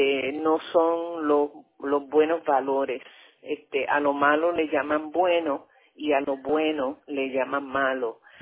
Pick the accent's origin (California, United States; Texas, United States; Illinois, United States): Illinois, United States; Chicago; also born or lived in New York; now in Puerto Rico; Primero, yo nací en Nueva York y me crié en Chicago. Y entonces, yo llevo aquí 45 años ya en Puerto Rico.